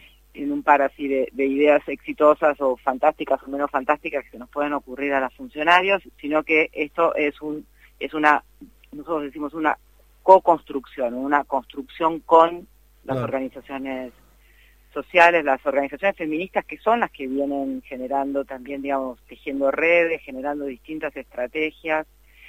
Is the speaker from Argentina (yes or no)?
yes; interior, Argentina; he trabajado mucho en el interior del interior del país, digamos, soy del interior del país, no soy de Buenos Aires.